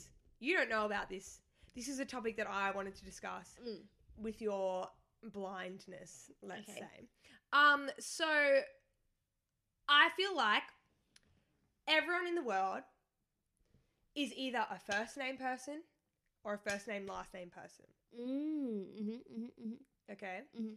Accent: Australia; Because I'm Australian.

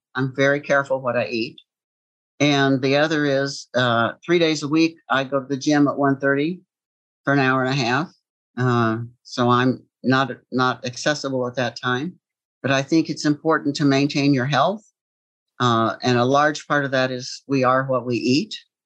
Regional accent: Appalachia, United States; my parents were not college educated and I grew up dirt poor in Appalachia and I was just driven to succeed.

